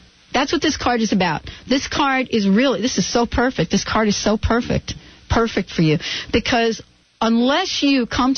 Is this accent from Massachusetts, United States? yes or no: no; New York, United States; accent: New York; Listen, that's so my New York accent.